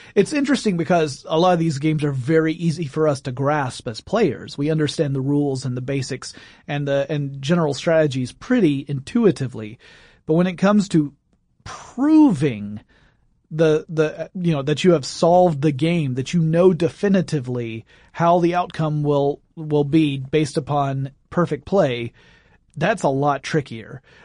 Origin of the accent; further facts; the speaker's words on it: United States; We're American. We can say drafts.